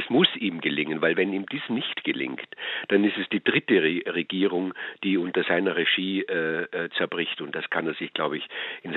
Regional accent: Austria; das hat es noch nie gegeben, jedenfalls auf Bundesebene bei uns in Österreich.

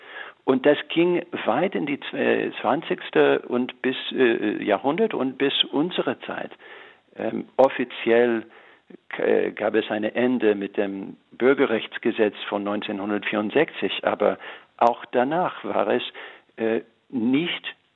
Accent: United States; born there; German is a second language; Aber ich bin in Amerika geboren. Und ich habe als Weißer jede Menge Privilegien genossen

